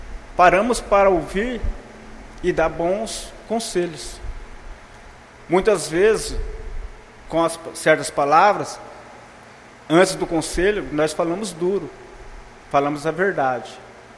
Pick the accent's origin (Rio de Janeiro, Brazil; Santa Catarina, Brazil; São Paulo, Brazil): São Paulo, Brazil; Marília; now in Garça, Brazil; Eu saí de Marília, cheguei aqui em Garça, constituí família, pude me formar, pude estudar, me formar, pude me profissionalizar